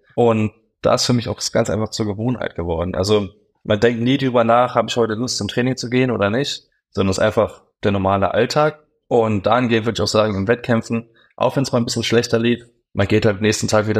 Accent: Dresden, Saxony, Germany; weil alle eigentlich wussten, ich bin Dresdner.

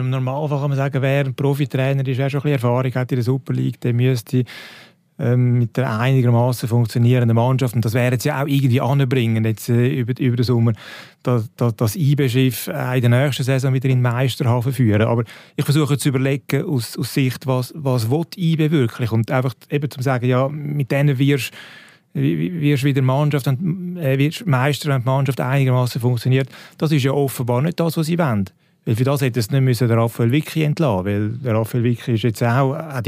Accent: Switzerland; wir Schweizer

